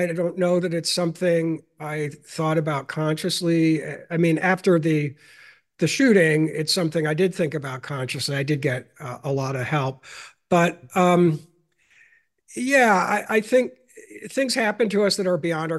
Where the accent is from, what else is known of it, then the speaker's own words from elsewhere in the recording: Cleveland, Ohio, United States; born there; Yeah, so I was born in Cleveland, Ohio, and that's where my mother, may she rest in peace, is from originally.